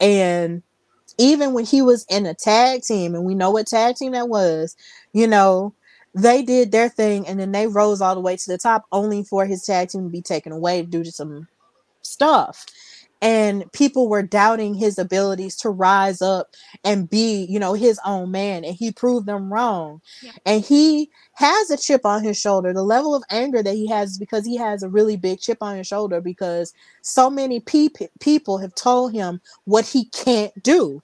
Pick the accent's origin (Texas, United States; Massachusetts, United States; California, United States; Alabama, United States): Alabama, United States; Birmingham; y'all know I'm from Alabama, except I'm from Birmingham.